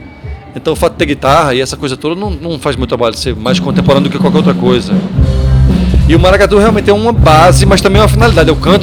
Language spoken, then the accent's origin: Portuguese; Pernambuco, Brazil; Eu sou de Pernambuco